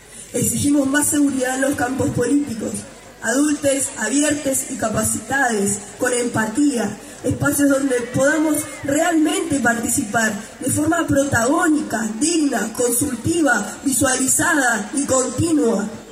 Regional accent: Mendoza, Argentina; vengo de Mendoza.

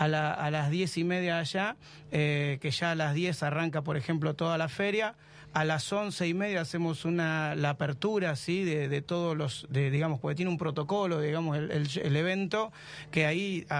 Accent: Bahía Blanca, Buenos Aires Province, Argentina; que si lo buscan en el GPS, quienes somos de Bahía, lo pueden también utilizar

